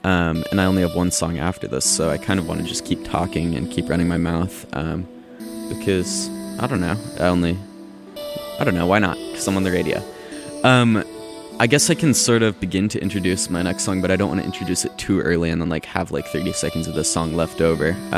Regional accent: Cincinnati, Ohio, United States; My like crazy picks are like Xavier, because I'm from Cincinnati, so I rock with them.

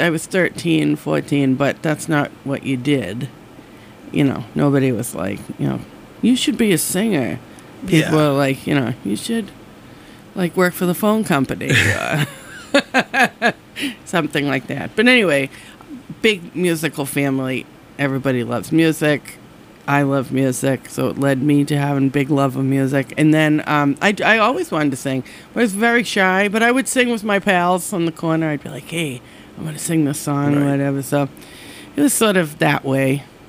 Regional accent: Boston, Massachusetts, United States; I grew up in Southie.

